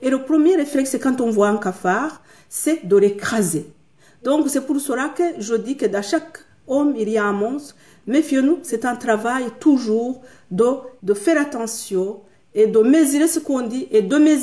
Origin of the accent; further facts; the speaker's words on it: Rwanda; Mais pendant longtemps, on a rêvé quoi, que cet itinéraire qu'on va retourner chez nous au Rwanda.